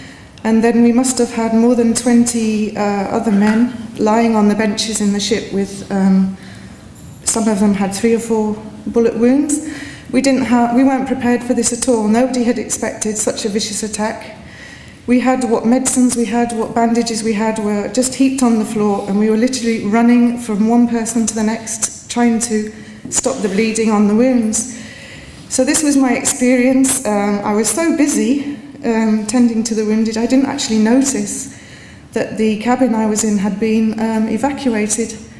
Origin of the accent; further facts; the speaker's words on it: London, United Kingdom; I'm a housewife from North London